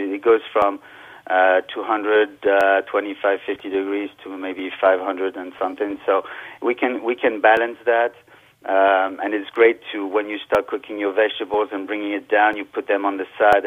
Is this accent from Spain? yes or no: no; Bidart, Nouvelle-Aquitaine, France; English is a second language; now in United States; Yes, I come from the French side. It's a small village called Bidart.